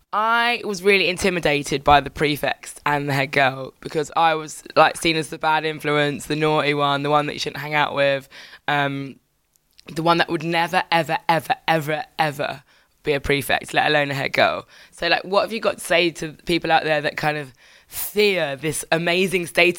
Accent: Birmingham, West Midlands, United Kingdom; born there; But this is the finale in the Midlands near Brum, where I was actually born. Yes, I was born in Birmingham.

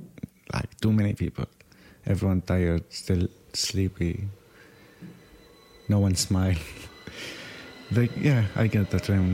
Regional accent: Syria; English is a second language; now in London, United Kingdom; The adult tell them I'm a refugee. Sometimes I don't tell them I'm from Syria.

